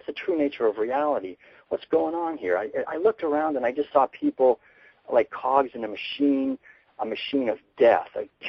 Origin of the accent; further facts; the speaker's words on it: Concord, Massachusetts, United States; I was born and raised in Concord, so I started reading